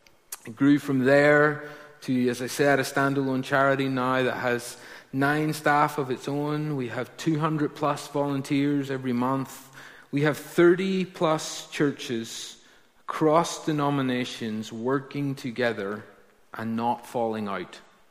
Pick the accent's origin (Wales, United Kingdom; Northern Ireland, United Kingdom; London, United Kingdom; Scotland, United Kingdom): Northern Ireland, United Kingdom; Ballymena; I'm not American, by the way. A number of you keep asking if I'm American. I'm from Ballymena, if you can't tell from my accent.